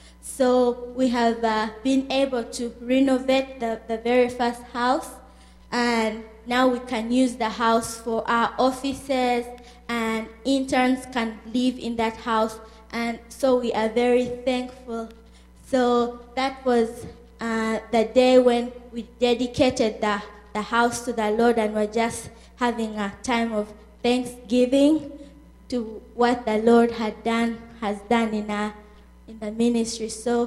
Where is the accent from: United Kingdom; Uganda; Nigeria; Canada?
Uganda; English is a second language; now in United States; I'm from Uganda, and I've been living in the U.S. for 10 months now.